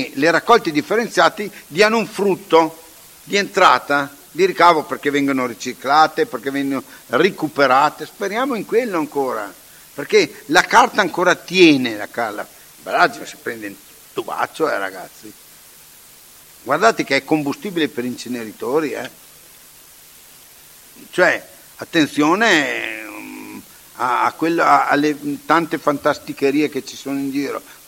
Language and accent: Italian; Ala, Trentino-Alto Adige, Italy; praticamente dopo in quel di Ala, perché siamo d'Ala, tutti i giorni vedrai camion